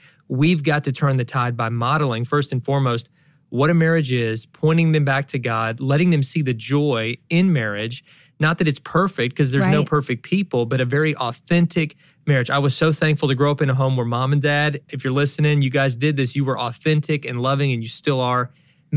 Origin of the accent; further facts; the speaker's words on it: Kentucky, United States; Now, we are from Kentucky where that's not as weird.